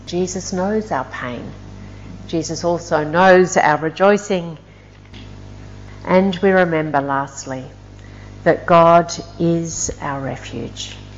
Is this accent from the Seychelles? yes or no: no; Australia; made me feel not that great about being Australian.